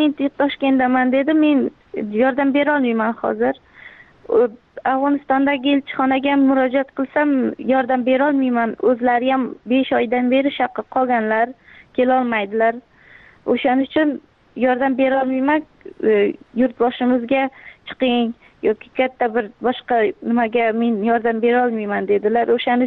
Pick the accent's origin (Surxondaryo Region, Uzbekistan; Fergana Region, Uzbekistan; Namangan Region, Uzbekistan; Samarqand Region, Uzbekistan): Surxondaryo Region, Uzbekistan; also born or lived in Mazar-i-Sharif, Afghanistan; Mazori Sharif viloyatida tug'ilib, bir yoshimda bo'lganimda dadam ishlar shaqa bo'lganlar. Surxondaryoda. Shaqa maktabni bitirdim, kollejni ham 2-chi kursgacha o'qib, turmushga chiqqanligim sabab tashlab ketdim, Afg'onistonga bordim. Hozir o'qishim qayta tiklashim uchun kelgandim O'zbekistonga.